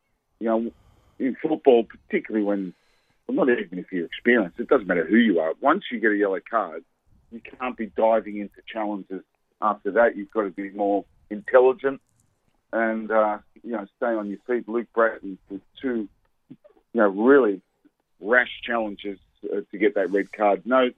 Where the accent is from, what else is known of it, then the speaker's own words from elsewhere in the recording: Sydney, New South Wales, Australia; We're from Sydney, aren't we?